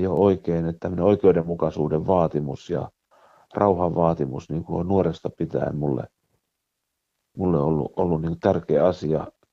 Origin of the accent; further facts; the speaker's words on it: Namibia; mulla on lapsuuteni ollut lähetysmailla Namibiassa, niin mulla on vahvat tämmöiset kirkolliset juuret.